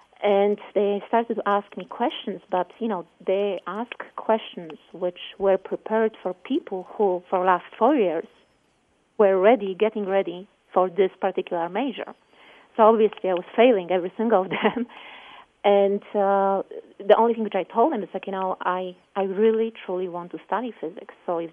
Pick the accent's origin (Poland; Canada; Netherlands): Poland; English is a second language; Well, I was born and raised in Poland, so I apologize for the accent if you hear any.